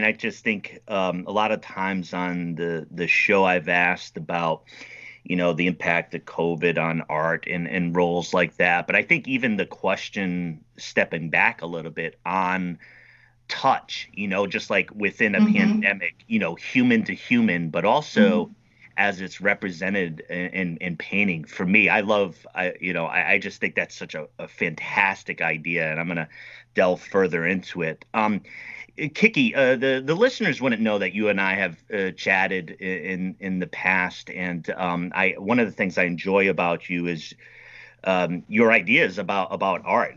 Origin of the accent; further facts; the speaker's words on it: United States; I mean, so I'm an American over here, recently started painting and things like this